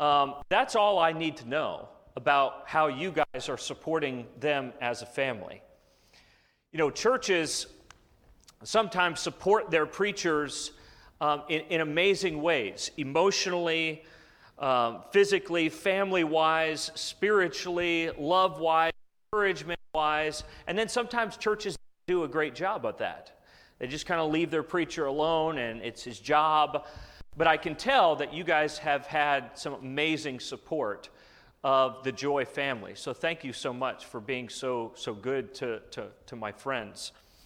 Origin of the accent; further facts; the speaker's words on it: Phoenix, Arizona, United States; I am originally from Phoenix, Arizona, and that's where Ryan and I got to be friends.